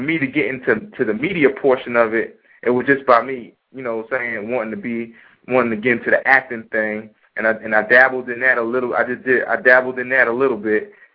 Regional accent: New York, United States; even though I'm from New York, I was traveling, I was military

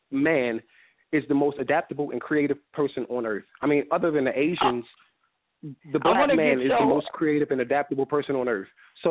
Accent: Baltimore, Maryland, United States; now in Atlanta, United States; I'm living in Atlanta, Georgia, but I grew up in Baltimore, Maryland.

